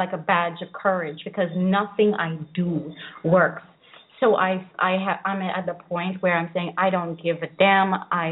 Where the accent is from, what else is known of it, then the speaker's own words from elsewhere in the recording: St. Lucia; also born or lived in St. Martin; No. I was born in St. Martin, and I had a lot of fun. I had lots of friends. But when I went to St. Lucia at the age of 6 going on 7